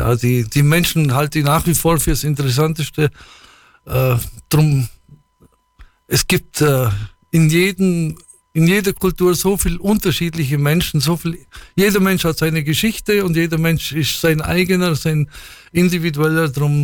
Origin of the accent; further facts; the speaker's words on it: Bavaria, Germany; Und wenn du als Allgäuer da mittendrin stehst